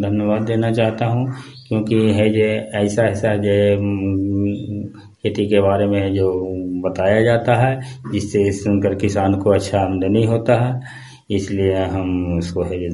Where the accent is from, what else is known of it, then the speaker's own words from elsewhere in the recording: Murdali Chak, India; मैं मुरदली चक ग्राम के रहने वाला हूँ।